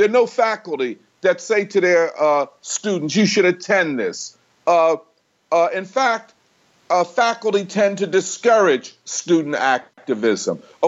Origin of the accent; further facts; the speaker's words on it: Philadelphia, Pennsylvania, United States; But I'm from North Philadelphia, and of course, you know, a fight was on.